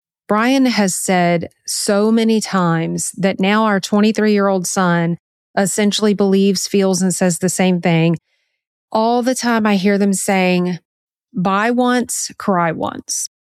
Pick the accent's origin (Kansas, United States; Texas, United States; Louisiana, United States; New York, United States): Louisiana, United States; we're from Louisiana and people know, if you know anything about Louisiana, you know that we have great food here.